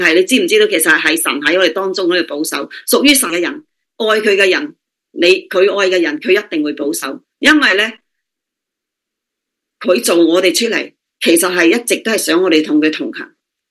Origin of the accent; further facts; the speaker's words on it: Guangdong, China; 你知道我都系中国人，我系广东人，尤其是我哋广东人啊，有个习俗就系话啊，一年到头个米缸一定要有啲米咧